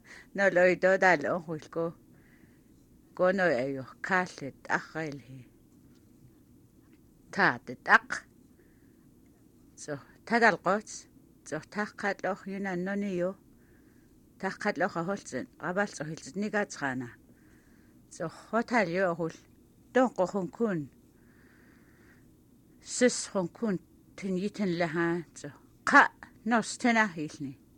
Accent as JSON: {"language": "English", "town": "Huslia", "region": "Alaska", "country": "United States"}